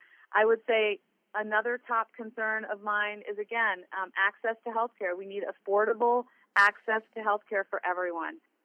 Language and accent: English; Chappaqua, New York, United States; although I grew up in Chappaqua, New York, I mentioned before my parents are immigrants.